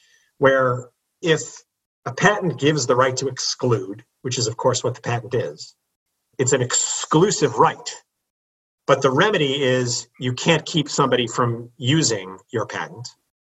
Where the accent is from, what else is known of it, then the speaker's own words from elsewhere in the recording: Chicago, Illinois, United States; I grew up in Chicago, right? So Barack Obama was my home state senator.